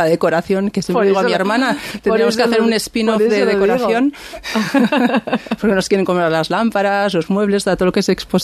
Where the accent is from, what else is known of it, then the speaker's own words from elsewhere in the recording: Basque Country, Spain; Sí, bueno, nosotras somos del Antiguo de toda la vida.